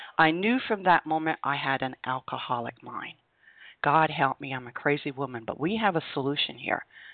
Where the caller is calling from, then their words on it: Vermont, United States; I am calling you from Vermont.